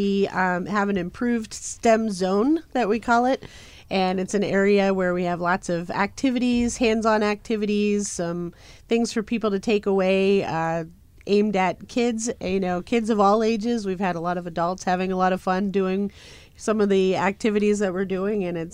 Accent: Mars, Pennsylvania, United States; I grew up in a tiny little town in Pennsylvania. I'm actually from Mars, Pennsylvania, so I'm from Mars.

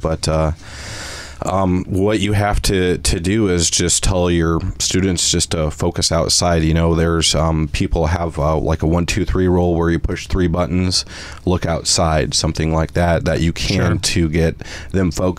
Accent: Iowa, United States; And so I'm from Iowa and stuff, and I went to a community college in northern Iowa

